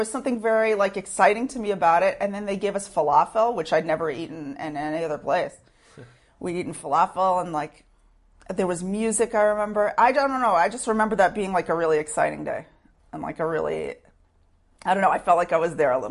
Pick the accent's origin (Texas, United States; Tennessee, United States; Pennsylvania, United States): Texas, United States; Sherman; I grew up in Sherman, Texas.